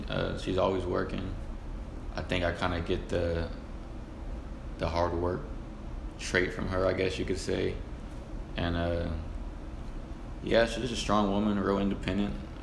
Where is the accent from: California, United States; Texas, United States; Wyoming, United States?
Texas, United States; Houston; So I was born and raised in Houston. Lived in Northcliff till I was like 4 or 5, maybe.